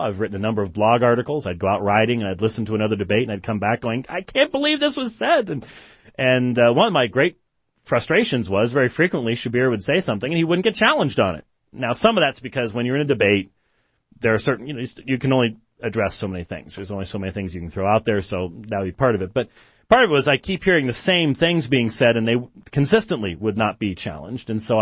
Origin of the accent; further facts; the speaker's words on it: Scotland, United Kingdom; I am Scottish